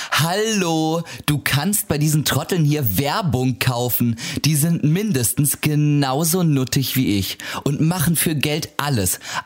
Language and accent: German; eastern Germany, Germany; Du, ich bin Ossi, das heißt, wir trinken hier nur